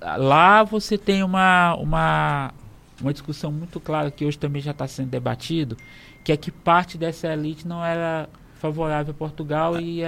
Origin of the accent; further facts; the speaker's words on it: Itapecuru Mirim, Maranhão, Brazil; eu sou de Itapecuru Mirim, que é a cidade perto de São Luís, onde as tropas ficaram concentradas para tomar São Luís.